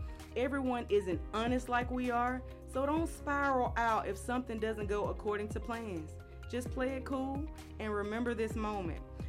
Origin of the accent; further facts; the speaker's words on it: the South, United States; When we hear the phrase, fake it till you make it, as a Southerner, it sends negative energy out because the word fake is used.